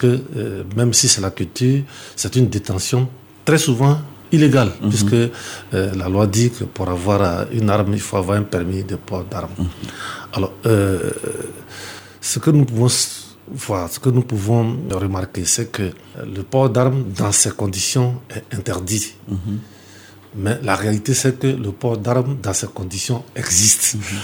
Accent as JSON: {"language": "French", "town": "Katiola", "region": "Vallée du Bandama", "country": "Côte d’Ivoire", "said": "aller faire une collecte chez moi à Katiola"}